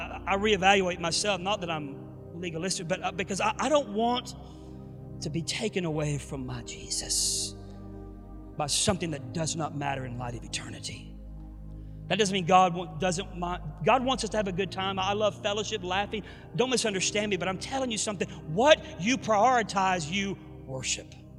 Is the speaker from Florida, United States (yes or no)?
yes; Pensacola, Florida, United States; born there; my mother's mother in Pensacola. I was born in Pensacola.